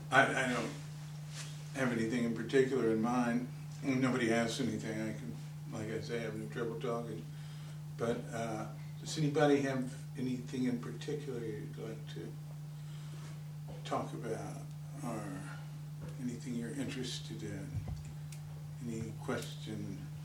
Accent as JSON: {"language": "English", "town": "Fort Worth", "region": "Texas", "country": "United States", "also_born_or_lived": "Santa Fe", "said": "I lived in Santa Fe with Clay and his mother. The summer of 92 to the summer of 93, and I come from Fort Worth, Texas, so there's so many old friends here"}